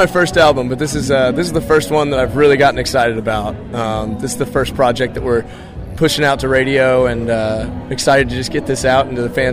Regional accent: Arlington, Texas, United States; now in Nashville, United States; I grew up in Arlington, Texas, here in the United States, and moved here to Nashville about 5 years ago, and I've been doing music since I was 12. I started performing all around Texas

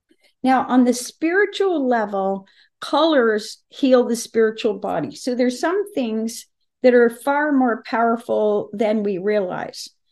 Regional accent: the South, United States; Now, where I grew up in the South, we love fried okra.

